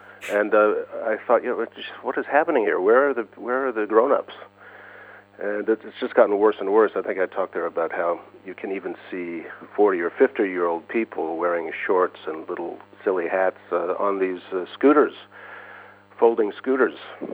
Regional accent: California, United States; well, I grew up in California, so I'm talking about that.

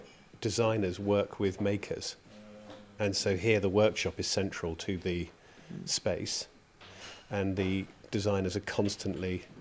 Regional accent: East Midlands, United Kingdom; because we grew up near Northampton

